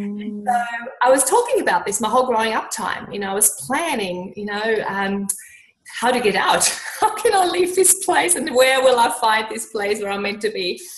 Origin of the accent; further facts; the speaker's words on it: Germany; I was growing up in Germany. It's much more crowded there, and most people don't live in beautiful houses. They grow up in apartments because of the population that we have.